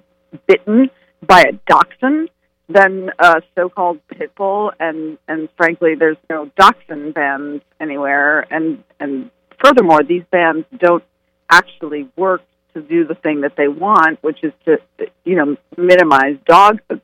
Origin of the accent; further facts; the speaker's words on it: Minneapolis, Minnesota, United States; came from my hometown, Minneapolis